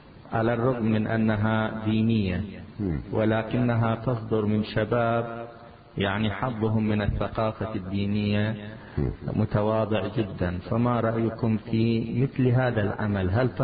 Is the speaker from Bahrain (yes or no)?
yes; Bahrain; هذا الموضوع حساس عندنا في البحرين